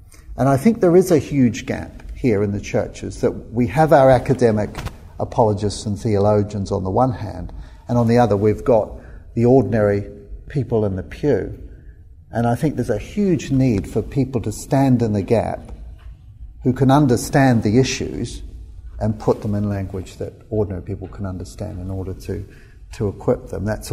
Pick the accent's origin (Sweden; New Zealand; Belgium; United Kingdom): New Zealand; Being a New Zealander and a surgeon, I need to simplify things